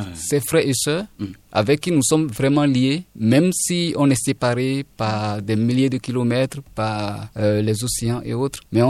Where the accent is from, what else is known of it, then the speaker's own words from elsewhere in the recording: Benin; notre identité en tant que Béninois, en tant qu'Africain